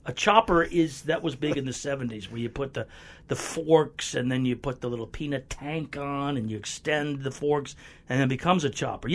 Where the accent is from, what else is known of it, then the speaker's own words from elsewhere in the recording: Florida, United States; I grew up in Florida. Went to high school down there.